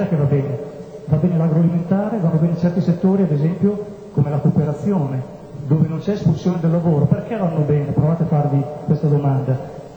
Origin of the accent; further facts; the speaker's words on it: Modena, Emilia-Romagna, Italy; now in Mantua, Italy; Io sono modenese di origine e mantovano perché ho sposato una ragazza di Mantova